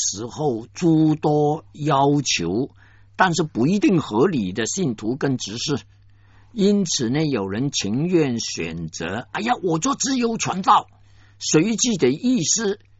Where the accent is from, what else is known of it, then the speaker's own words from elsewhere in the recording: Guangdong, China; accent: Cantonese; 我们广东话说炒鱿鱼，现在呢北方人都懂得炒鱿鱼什么意思了啊。